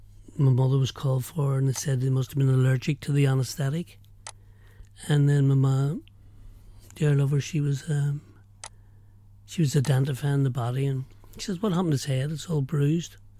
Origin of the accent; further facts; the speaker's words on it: Boherbue, Munster, Ireland; accent: Cork; And I came from Boherbuy, between Boherbuy and Kishkeem, you know, so